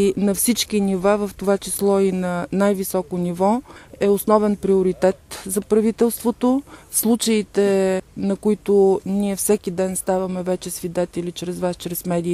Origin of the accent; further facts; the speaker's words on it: Pleven, Pleven Province, Bulgaria; За мен като плевенчанин е срамно това